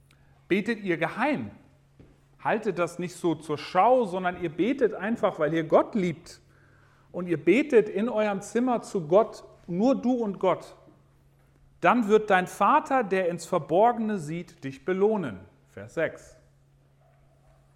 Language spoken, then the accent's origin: German; Berlin, Germany; Meine Frau Steffi und ich und unsere Kids, wir kommen aus Berlin, aus dem Risikogebiet.